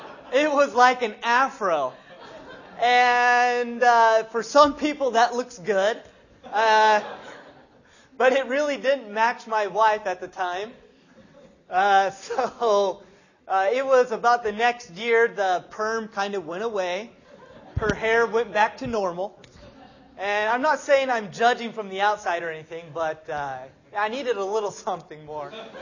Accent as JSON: {"language": "English", "town": "Sacramento", "region": "California", "country": "United States", "said": "I'm from California, from Sacramento, which is close to San Francisco."}